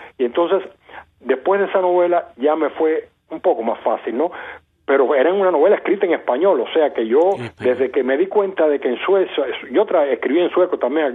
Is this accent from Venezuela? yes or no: no; Cuba; moved away; como yo me fui de Cuba y todavía no era muy conocido en Cuba